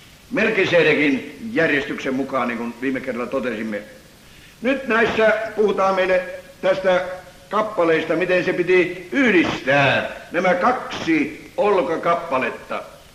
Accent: North Savo, Finland; Niin kuin tuolla kotipuolessani eräs vanha

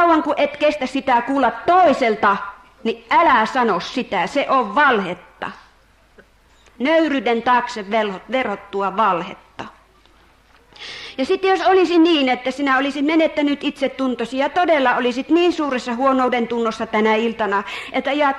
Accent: Oulu, North Ostrobothnia, Finland; moved away as an adult; now in Larsmo, Finland; ajelin Larsmoon päin, kun jätin Oulun kotikaupunkini, lasten kotini

